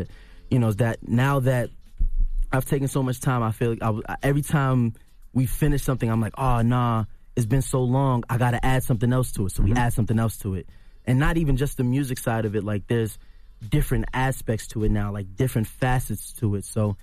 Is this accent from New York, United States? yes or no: yes; Stapleton, New York, United States; Especially growing up in Stapleton, in the projects and all of that stuff, like seeing how it literally came from the kids that grew up just like me.